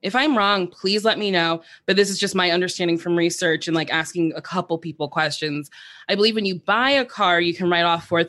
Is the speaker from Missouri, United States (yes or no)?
no; New Jersey, United States